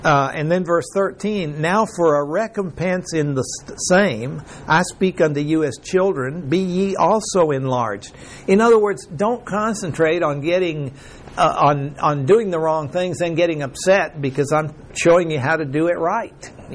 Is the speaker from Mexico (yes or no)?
yes; Mexico; I remember, because I grew up in Mexico, and we had sugar cane, and we had a mill.